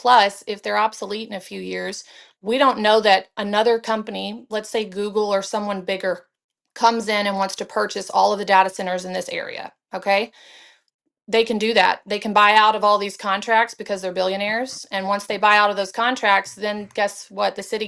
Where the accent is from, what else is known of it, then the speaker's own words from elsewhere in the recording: Louisiana, United States; I grew up in Louisiana. And so it was a huge oil and gas industry at the time when we had a Republican governor.